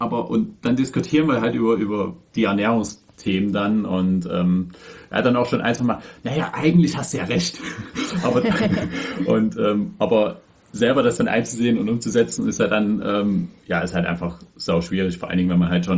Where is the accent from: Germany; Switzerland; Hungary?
Germany; Dresden, Saxony; Da waren wir jetzt 2-mal eine Woche in Dresden, wo ich herkomme, zu Besuch